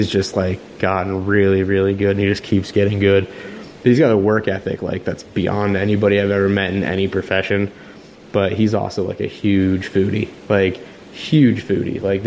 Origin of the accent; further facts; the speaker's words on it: Florida, United States; oh, I'm from Florida.